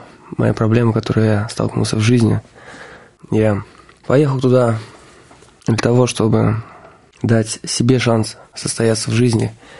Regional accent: Samara, Samara Oblast, Russia; born there; Родился я в Самаре, мне 23 года.

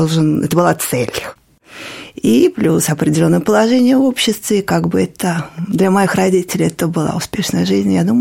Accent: Moscow, Russia; born there; Я родилась в Москве. В семье университетских работников, преподавателей.

